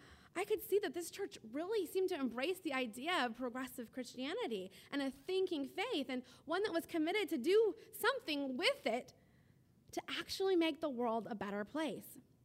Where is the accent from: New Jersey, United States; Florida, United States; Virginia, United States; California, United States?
California, United States; Costa Mesa; I moved back to my hometown of Costa Mesa, said goodbye to the good people of the United Church of the Valley